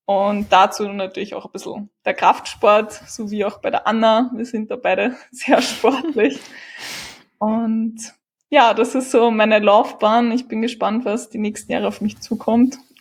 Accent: Lower Austria, Austria; Ich komme aus eben Österreich, aus dem schönen Niederösterreich. Und bei uns in Österreich ist ja die Ausbildung da ein bisschen anders.

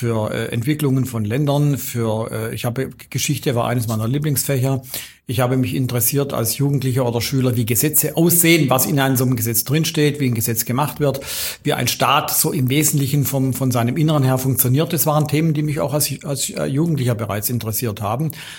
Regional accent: Singen, Baden-Württemberg, Germany; Ich stamme aus Singen

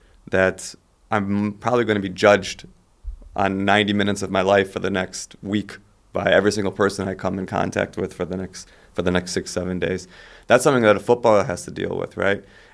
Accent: United States; now in Germany; So I grew up in the States, and that's definitely something I had never heard of.

